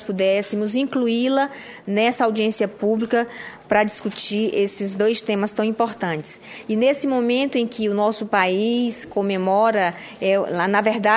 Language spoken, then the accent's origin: Portuguese; Roraima, Brazil; sou do estado de Roraima